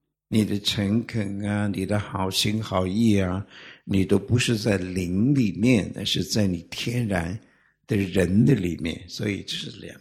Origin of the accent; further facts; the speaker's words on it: China; 这个汽车，我们中国人叫汽车，汽车